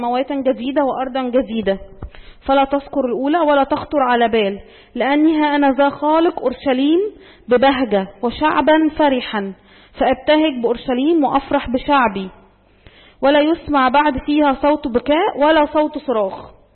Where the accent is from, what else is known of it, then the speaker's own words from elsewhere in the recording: Egypt; فالثلاث آيات دول في الإصحاح 19 ليهم حاجات عندنا في مصر